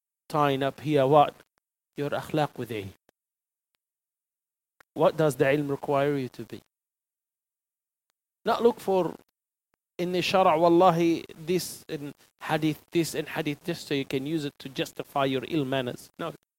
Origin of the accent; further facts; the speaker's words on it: Tripoli, North Governorate, Lebanon; when I was young kid growing up in Lebanon, in Tripoli, you go to the shop.